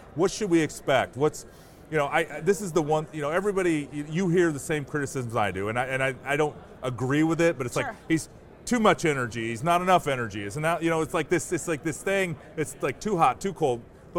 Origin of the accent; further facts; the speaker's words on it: Iowa, United States; You, in my home state of Iowa, where he turned blue counties red because he spoke to working America.